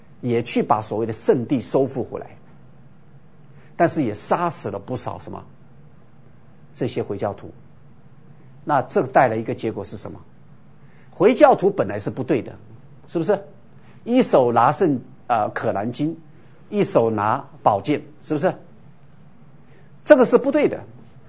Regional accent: China; now in United States; 我说我是中国人，虽然我是美国籍。我是中国人没错，

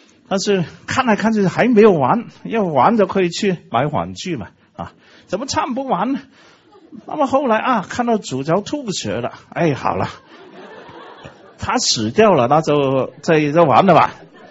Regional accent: Guangdong, China; 我就是广东人

